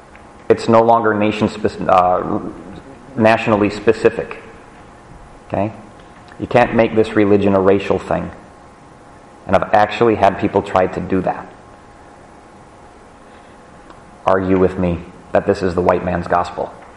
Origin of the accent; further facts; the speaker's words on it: Scotland, United Kingdom; I'm not anyway. I'm Scottish.